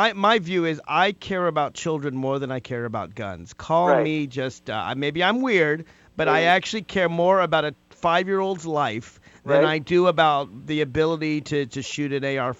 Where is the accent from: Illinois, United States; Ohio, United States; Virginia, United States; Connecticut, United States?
Virginia, United States; it is legal in my home state of Virginia to hand a loaded gun to a three-year-old.